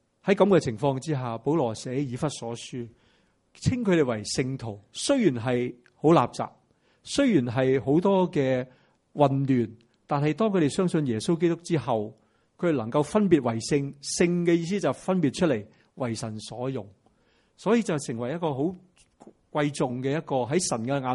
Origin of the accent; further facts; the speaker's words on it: Hong Kong; 咁所以呢个咧都同我哋香港人咧都好息息相关。